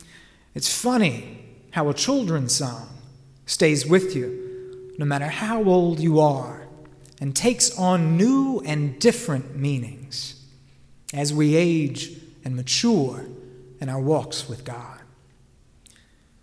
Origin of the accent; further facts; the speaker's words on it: Laurinburg, North Carolina, United States; I remember when I was a youngster growing up in the Laurinburg Presbyterian Church.